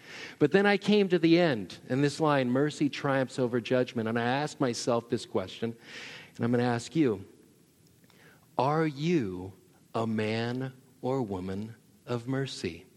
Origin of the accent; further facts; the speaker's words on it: Fresno, California, United States; I grew up in Fresno, and I had the opportunity to work for the U.S. Forest Service as an on-call firefighter.